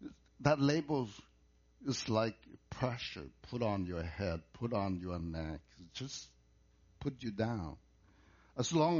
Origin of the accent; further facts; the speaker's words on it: Laos; now in United States; how we grew up back in Laos